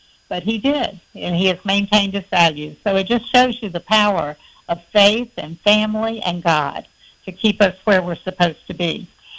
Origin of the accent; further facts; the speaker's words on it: Florida, United States; But I was from Duval County